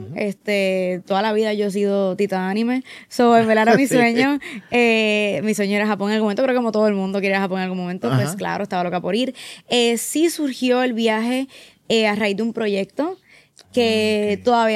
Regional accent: Puerto Rico; nosotros, como buenos puertorriqueños

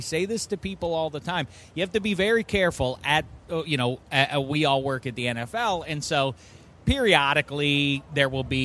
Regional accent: Pittsburgh, Pennsylvania, United States; You know, I grew up obviously in Pittsburgh.

